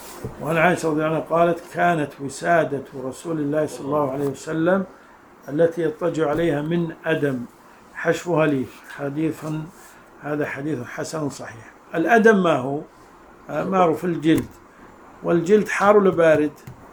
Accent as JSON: {"language": "Arabic", "region": "Najd", "country": "Saudi Arabia", "said": "وهذا موجود عندنا في نجد قبل كم سنة"}